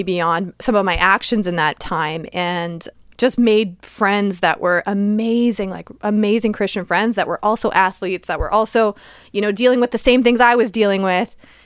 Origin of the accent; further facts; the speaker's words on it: Saskatchewan, Canada; now in Toronto, Canada; I am from Saskatchewan. And it starts this great conversation, but very proud to be from the prairies, for sure.